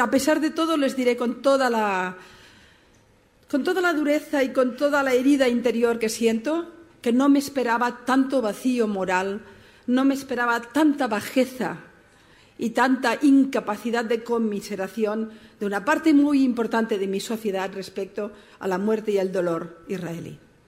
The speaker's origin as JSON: {"language": "Spanish", "town": "Barcelona", "region": "Catalonia", "country": "Spain", "said": "Y yo vengo de Barcelona, mi ciudad"}